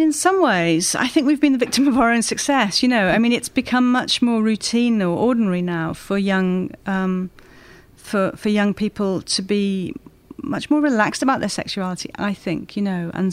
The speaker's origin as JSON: {"language": "English", "region": "Wales", "country": "United Kingdom", "lives_now": "London, United Kingdom", "said": "I'm Welsh."}